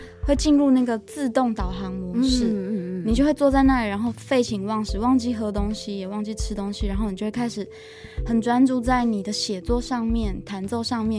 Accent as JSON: {"language": "Chinese", "region": "Taipei", "country": "Taiwan", "tie": "born or raised there", "said": "但是因为我住最久的地方就是台北嘛，因为我台北土生土长。"}